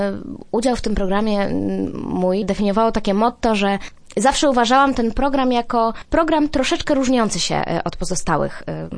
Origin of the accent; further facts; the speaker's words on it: Głogów, Lower Silesian Voivodeship, Poland; now in Poznań, Poland; Tak, oczywiście, jestem z Głogowa i tutaj przy każdej okazji wspominam, że właśnie to jest to moje miasto rodzinne.